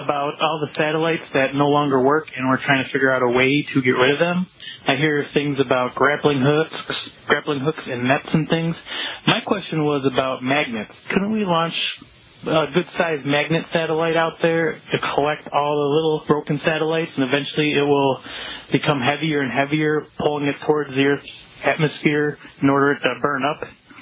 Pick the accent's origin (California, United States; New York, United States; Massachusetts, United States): New York, United States; Buffalo; I'm from Buffalo.